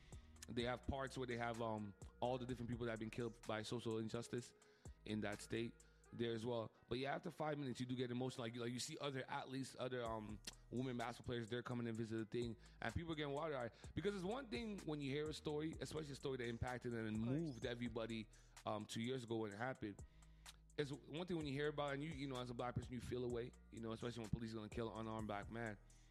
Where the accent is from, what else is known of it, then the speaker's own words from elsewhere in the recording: Montreal, Quebec, Canada; So once dudes found out I was from Montreal, not even want to shake my hand.